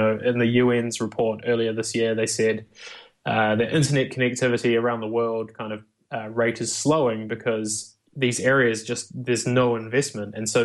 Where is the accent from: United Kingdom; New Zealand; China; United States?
New Zealand; I come from New Zealand where very much so, like, we have very rural places that can't get online.